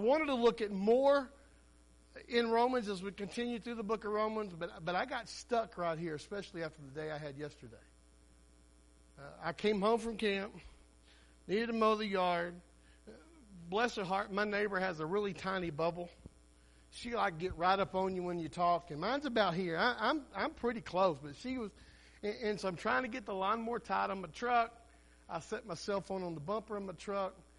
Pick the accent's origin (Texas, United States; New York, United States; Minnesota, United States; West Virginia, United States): Texas, United States; Grand Prairie; When I was growing up, our biggest rivalry were the South Grand Prairie Warriors. Nikki, I was from Grand Prairie High School.